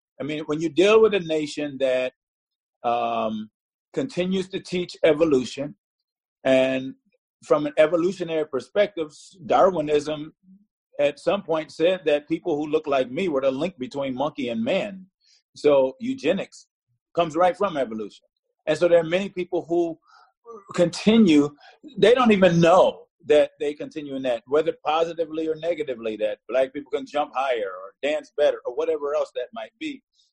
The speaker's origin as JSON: {"language": "English", "town": "Inkster", "region": "Michigan", "country": "United States", "tie": "born or raised there", "said": "You know, I grew up here. I'm from Detroit, Michigan, really a small place called Inkster, Michigan, right outside of Detroit."}